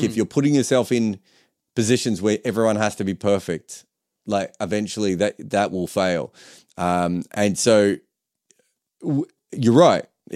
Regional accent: Australia; as an Australian fan, it's a weird thing to be annoyed about anything in the 90s and 2000s

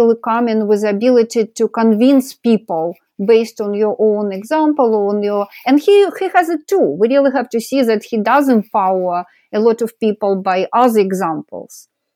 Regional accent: Ukraine; English is a second language; I'm myself from Ukraine originally.

